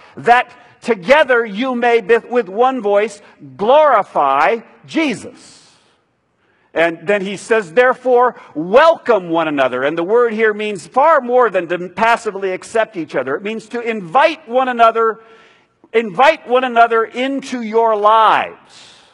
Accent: United States; I'm an American. I deserve to not have to suffer that badly.

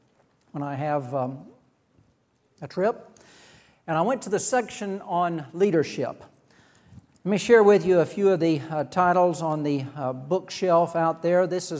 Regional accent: Georgia, United States; also born or lived in Florida; I was not unlike many of you growing up in South Georgia and South Florida, both.

